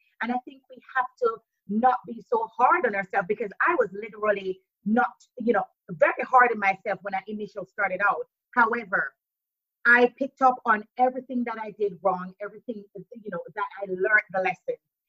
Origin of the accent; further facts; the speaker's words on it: Jamaica; also born or lived in United States; now in United Kingdom; Born in Jamaica, but I lived in the States. And then I came to the UK about 12 years ago.